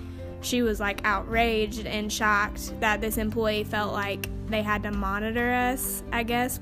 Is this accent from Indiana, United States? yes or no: yes; Gas City, Indiana, United States; I grew up in Gas City, so I was one of the few African Americans that lived there and went to school there.